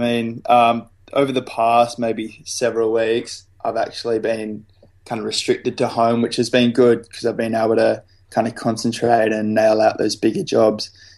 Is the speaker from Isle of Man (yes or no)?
no; Sydney, New South Wales, Australia; So I grew up near Manly Beach in Sydney, Australia.